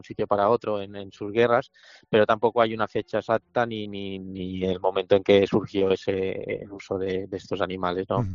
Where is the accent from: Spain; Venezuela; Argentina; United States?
Spain; Balearic Islands; yo soy de Mallorca